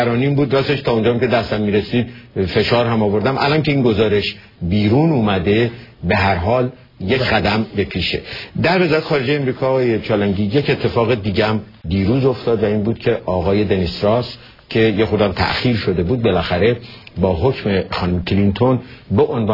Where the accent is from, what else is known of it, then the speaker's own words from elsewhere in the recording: Iran; ایرانی ها من هم به عنوان یک ایرانی بسیار حساسند